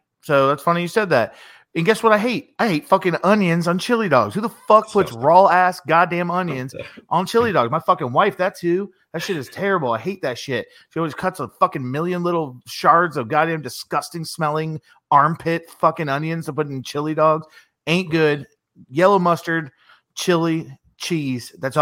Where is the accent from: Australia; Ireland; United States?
Ireland; I am a Irish man